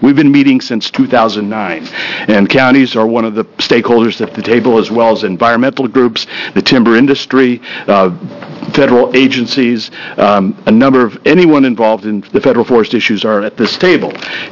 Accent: Monmouth, Oregon, United States; I grew up in Monmouth, and remember when there was a sawmill on the outskirts of town on the way to Independence.

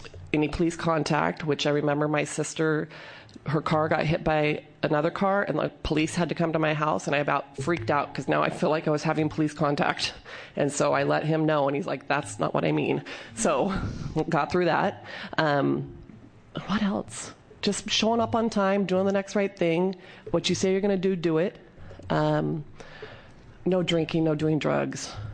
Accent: Oregon, United States; but I'm from Benton County, and we don't really have those

